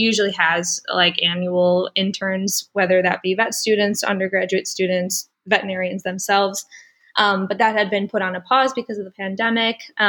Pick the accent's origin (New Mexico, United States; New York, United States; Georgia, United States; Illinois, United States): Illinois, United States; Chicago; Yeah, like you said, I grew up in the Chicago area, and going to Ohio State for undergrad was really cool because I got to get away from home somewhat.